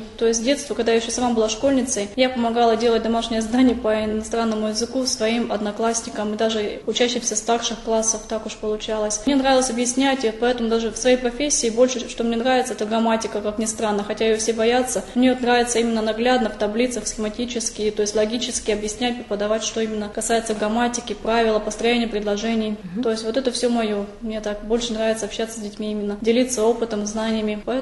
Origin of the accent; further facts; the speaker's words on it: Bolshoye, Tyumen Oblast, Russia; Я родилась в Тюменской области. Я сама местная, Сладковского района, деревня Большое. Я здесь родилась, я здесь выросла, я здесь выучилась. Поэтому я здесь и осталась. Никуда я отсюда не денусь. Работаю в Тюменской области.